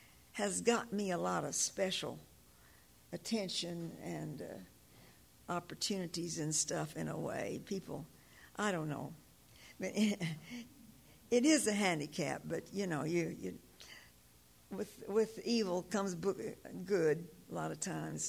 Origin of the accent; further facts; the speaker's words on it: Knoxville, Tennessee, United States; And then my younger brother was born in Knoxville, because I grew up in Knoxville.